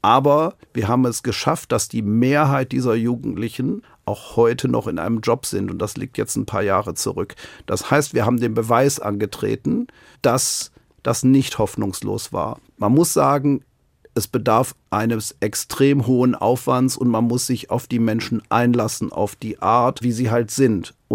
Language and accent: German; Germany; born there; Ich bin in Deutschland geboren.